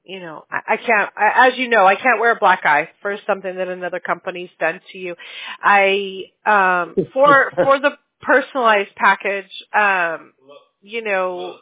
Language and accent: English; Ireland; I'm Irish, too.